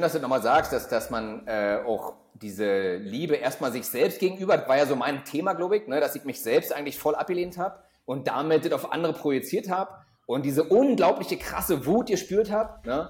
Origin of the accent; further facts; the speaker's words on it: East Germany, Germany; Also ich war 10, als die Wende kam. Ich bin ja im Osten groß geworden.